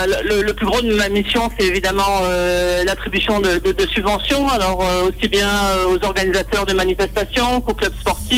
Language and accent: French; Clermont-Ferrand, Auvergne-Rhône-Alpes, France; j'ai pas mal bougé. Je suis originaire de Clermont, donc à l'époque, c'était une terre de basket. Après, je suis partie sur Poitiers, Toulouse, et pour finir, à Brive